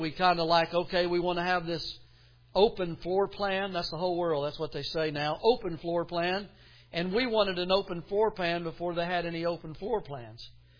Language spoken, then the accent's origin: English; Southern United States, United States; Now, I'm from the South, and so sometimes people from the South have Southern vernacular.